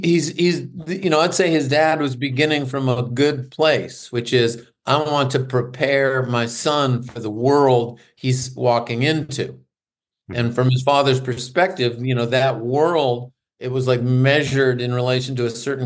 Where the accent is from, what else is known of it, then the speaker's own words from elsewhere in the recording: New Hampshire, United States; I grew up in New Hampshire. WBCN was our real big local rock station coming out of Boston.